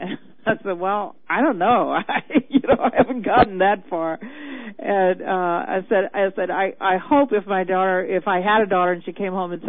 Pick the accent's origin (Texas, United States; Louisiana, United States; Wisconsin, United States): Louisiana, United States; now in Chicago, United States; I grew up in Louisiana. I lived in New Orleans for 15 years before I moved here to Chicago.